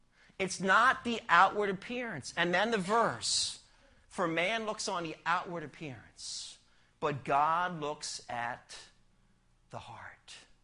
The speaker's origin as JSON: {"language": "English", "country": "Ireland", "said": "As an Irishman, I kind of like that."}